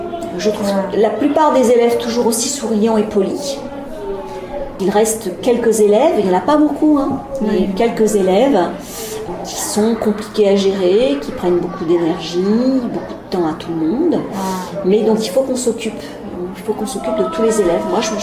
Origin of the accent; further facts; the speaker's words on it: Normandy, France; Alors, je viens de Normandie, en métropole.